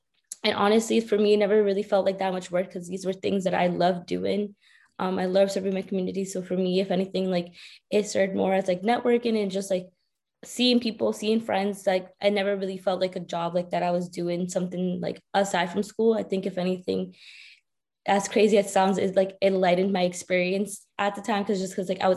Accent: Lynn, Massachusetts, United States; there was like a chapter in my hometown of Lynn, Massachusetts.

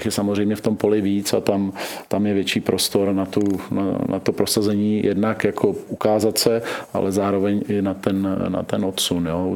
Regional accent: Litoměřice, Ústí nad Labem Region, Czechia; já jsem z Litoměřic, přišel jsem do Kladna

